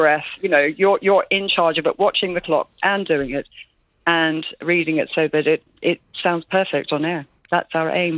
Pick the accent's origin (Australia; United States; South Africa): Australia; accent: Northern Irish; also born or lived in Northern Ireland; Well, I mean, I was actually brought up in Australia